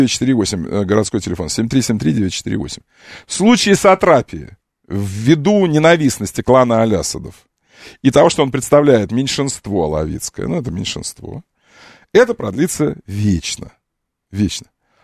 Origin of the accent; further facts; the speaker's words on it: Moscow, Russia; Как мы, москвичи